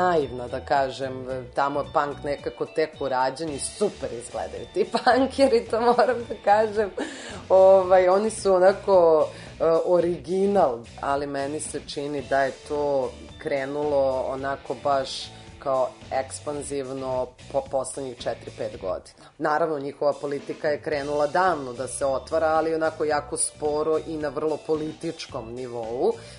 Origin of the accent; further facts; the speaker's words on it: Serbia; obično svi pretpostavljaju da dolazimo iz Amerike, pitaju nekako tako odmah na bum kao jel ste vi iz Amerike, ja kažem ne, iz Srbije